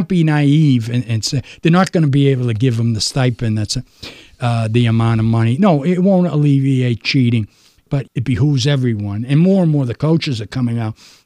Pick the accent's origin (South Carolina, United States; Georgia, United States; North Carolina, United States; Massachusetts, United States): Massachusetts, United States; Boston; since I was a little kid, growing up in Boston, they always were going to get the rings.